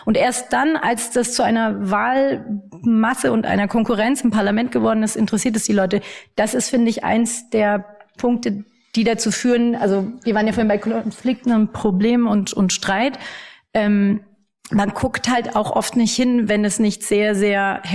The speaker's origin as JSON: {"language": "German", "region": "Bavaria", "country": "Germany", "said": "Also ich tue mir als Bayerin, die ich auch bin, ziemlich schwer damit"}